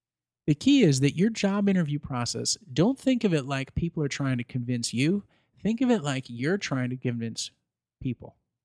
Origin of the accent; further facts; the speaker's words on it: Syracuse, New York, United States; But if I went back to my hometown in Syracuse, New York, you can't go to a mall or a restaurant or anything without seeing somebody you know.